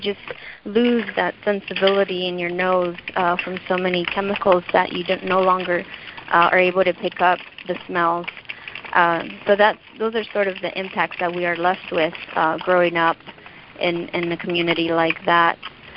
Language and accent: English; Houston, Texas, United States; I'm from Houston, Texas, and I grew up in the community of Manchester, which is in the toxic east end of Houston.